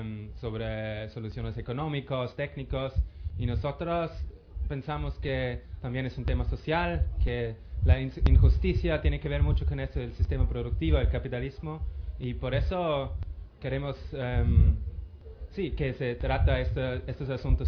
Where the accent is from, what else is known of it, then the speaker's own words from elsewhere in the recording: Vienna, Austria; Spanish is a second language; de Austria, Viena, y bueno, estoy acá